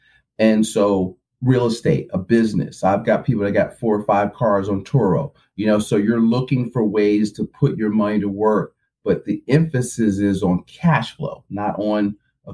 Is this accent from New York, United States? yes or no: no; Philadelphia, Pennsylvania, United States; I'm from Philly, right?